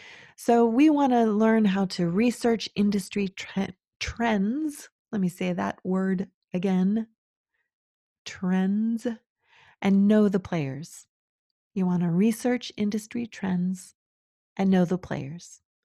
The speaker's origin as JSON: {"language": "English", "town": "Berkeley", "region": "California", "country": "United States", "tie": "born or raised there", "said": "Yes, I was raised in Berkeley in the 70s."}